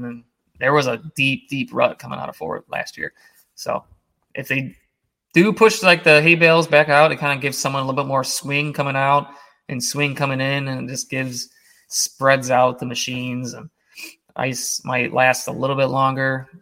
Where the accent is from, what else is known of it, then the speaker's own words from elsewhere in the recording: Hampshire, Illinois, United States; I'm not going to say like I'm from Hampshire. I guess I could, but it just gives them a better idea that like I'm from Chicago or Chicago suburbs, right?